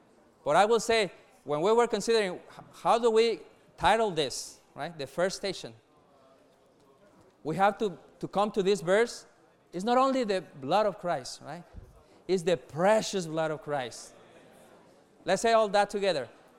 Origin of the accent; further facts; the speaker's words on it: Mexico; now in Anaheim, United States; I'm originally from Mexico, but in the last 13 years, I've been in Anaheim. So I come from Anaheim